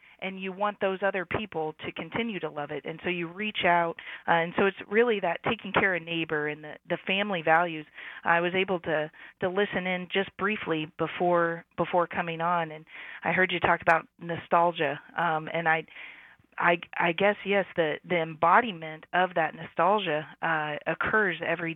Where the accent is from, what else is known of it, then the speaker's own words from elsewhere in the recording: Sedalia, Missouri, United States; Well, I was born and raised in Sedalia, Missouri, and report now down in Southwest Missouri in Monette, and serve dairies across the state.